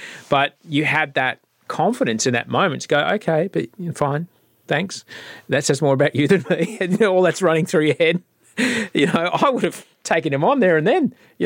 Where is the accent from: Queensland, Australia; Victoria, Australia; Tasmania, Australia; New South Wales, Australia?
Queensland, Australia; You can tell I grew up in Queensland.